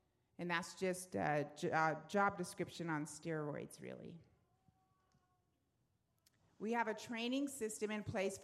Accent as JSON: {"language": "English", "region": "California", "country": "United States", "tie": "born there", "said": "Anybody from California? Raise your hand. I'm sorry. I was born in California."}